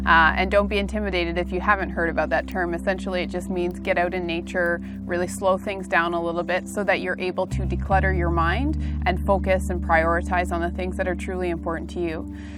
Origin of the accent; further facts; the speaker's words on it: Canada; I'm originally from Canada and we met in New Zealand.